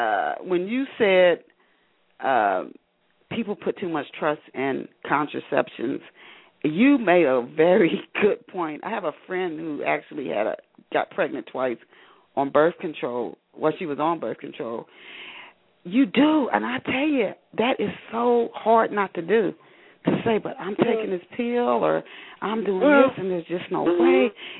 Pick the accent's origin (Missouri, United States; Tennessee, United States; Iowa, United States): Tennessee, United States; Knoxville; I grew up in Knoxville, Tennessee, and that is pretty much the thing.